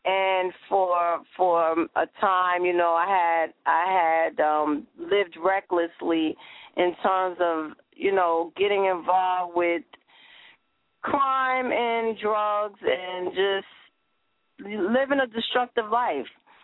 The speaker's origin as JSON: {"language": "English", "town": "Teaneck", "region": "New Jersey", "country": "United States", "tie": "born or raised there", "said": "He bought a gas station in Teaneck, New Jersey, and we had a nice, you know, life. We grew up, actually, I grew up in … lived a couple of couple of streets away."}